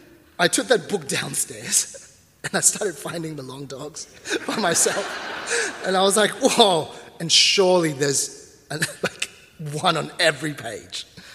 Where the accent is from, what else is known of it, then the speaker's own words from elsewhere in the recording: Myanmar; And it started for me when I was in Burma. In case you don't know, I'm from Burma.